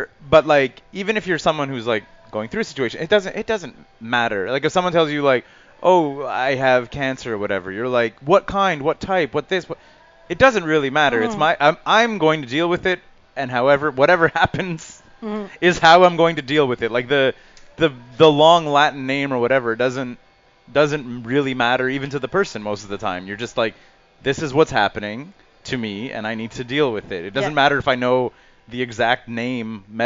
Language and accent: English; Quebec, Canada; I grew up in Quebec